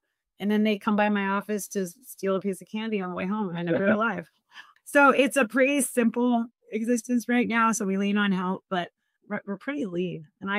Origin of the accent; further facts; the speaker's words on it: Sacramento, California, United States; So first of all, I grew up in Sacramento, single mom, divorced, a second grade teacher.